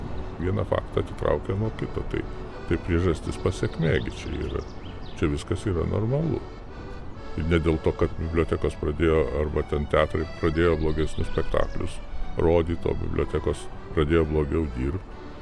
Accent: Klaipėda, Klaipėda County, Lithuania; also born or lived in Švendubrė; Nors šiaip tai aš visą laiką tvirtinu, kad turiu dvi gimtinės. Tai yra Klaipėda, viena gimtinė ir Švendubrė, kur gimiau, o Klaipėdoj, kur gimiau kaip asmenybė.

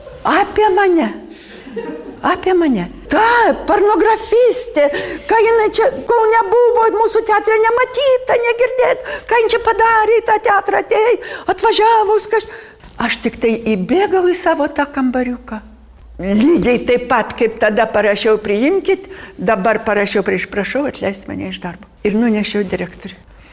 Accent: Panevėžys, Panevėžys County, Lithuania; kai aš pasakiau, kad aš iš Panevėžio

